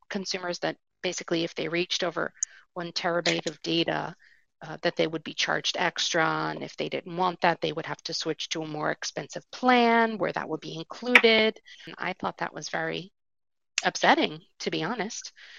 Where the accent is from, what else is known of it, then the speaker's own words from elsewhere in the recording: Hackettstown, New Jersey, United States; I'm from Hackettstown, New Jersey